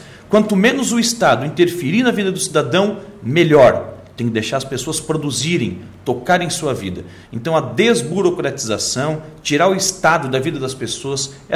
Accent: Ituporanga, Santa Catarina, Brazil; Eu sou natural da região de Tuporanga, então minha família ainda trabalha na roça, planta cebola

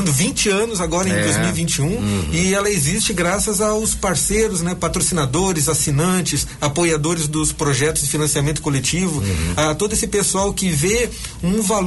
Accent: Curitiba, Paraná, Brazil; now in Brusque, Brazil; Eu vim de Curitiba, mas eu sempre passei todas as minhas férias em Brusque.

